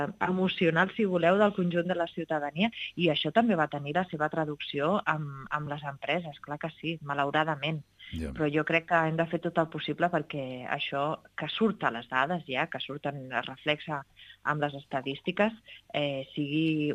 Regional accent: Catalonia, Spain

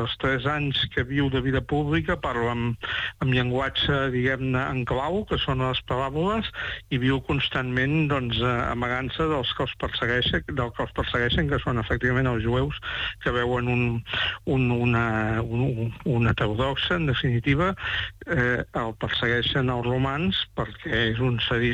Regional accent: Torredembarra, Catalonia, Spain; jo he estat organista del meu poble, a Torredembarra, durant 25 anys a les misses d'estiu.

